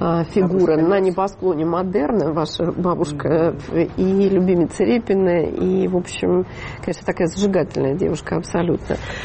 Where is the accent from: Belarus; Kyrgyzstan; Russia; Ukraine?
Russia; Voronezh, Voronezh Oblast; поскольку я родом из Воронежа